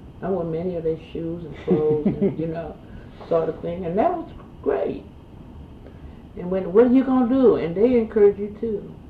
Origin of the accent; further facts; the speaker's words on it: Charlotte, North Carolina, United States; And growing up in Charlotte was the Brooklyn area.